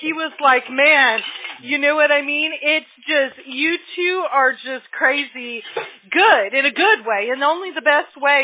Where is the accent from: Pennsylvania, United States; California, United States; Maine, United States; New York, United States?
California, United States; Apple Valley; also born or lived in Mobile, Alabama; now in Orange County, United States; I mean, I was raised in Apple Valley. I was born in Mobile, Alabama, but I was raised in Apple Valley, California.